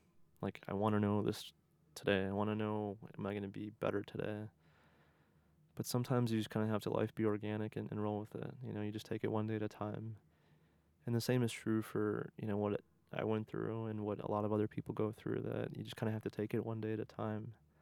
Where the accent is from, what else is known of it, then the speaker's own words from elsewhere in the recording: Midwest, United States; Having been a Midwestern boy. I did learn to say y'all, and I still drop it from time to time.